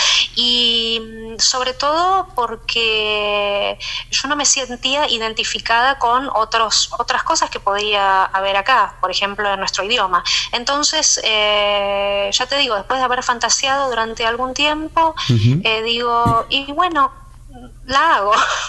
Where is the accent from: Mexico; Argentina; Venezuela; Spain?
Argentina; siendo argentina, tenía mucha afinidad con otros argentinos